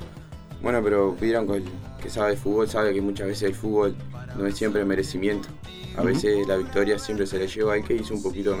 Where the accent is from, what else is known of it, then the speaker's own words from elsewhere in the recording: Juan Lacaze, Colonia, Uruguay; No, yo soy del interior de Colonia, de Juan Lacase.